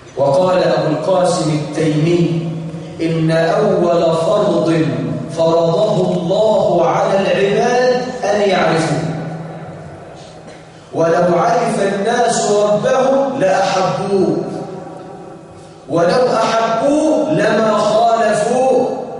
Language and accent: Arabic; Egypt; احنا عندنا في مصر